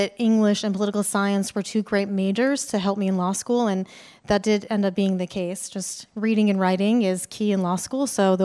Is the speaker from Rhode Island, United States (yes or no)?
yes; Johnston, Rhode Island, United States; I'm from Rhode Island. I'm from Johnston, which is a suburb of Providence, not too far away from here.